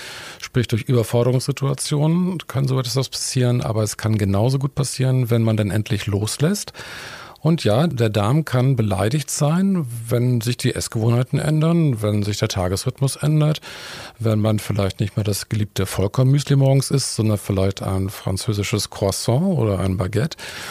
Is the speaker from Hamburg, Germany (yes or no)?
yes; Hamburg, Germany; Und ich bin eigentlich Hamburger, bin dann über die Universitätsstädte Hamburg und Heidelberg dann letztendlich Arzt geworden und bin über einige Stationen dann letztendlich in Herford Chefarzt geworden